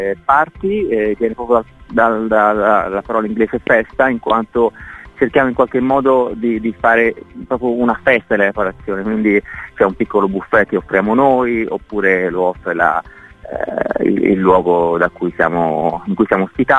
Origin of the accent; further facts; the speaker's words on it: Florence, Tuscany, Italy; perché siamo tutti di Firenze.